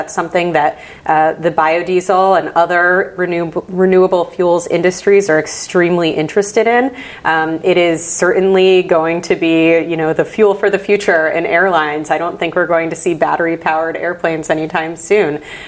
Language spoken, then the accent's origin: English; Connecticut, United States; I grew up in Connecticut. I was a city kid, that's for sure, but worked for a long time for members of Congress from Connecticut.